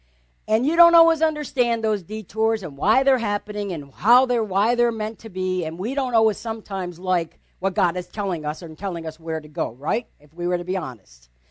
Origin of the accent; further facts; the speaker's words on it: Rhode Island, United States; moved away; I mean, I'm from New England, right? Rhode Island, where there's lots of snow right now. And I moved to Florida for a good reason.